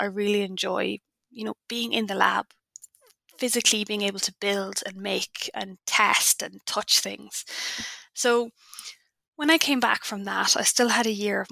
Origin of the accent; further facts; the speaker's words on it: Ireland; I'm Irish. I am a physicist by training. So I attended Trinity College in Dublin